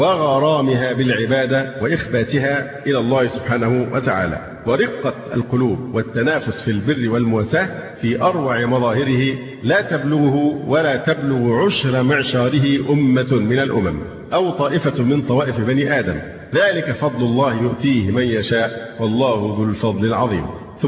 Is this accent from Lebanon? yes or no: no; Egypt; العادات عندنا في مصر صعبة في الحقيقة في موضوع الإفطار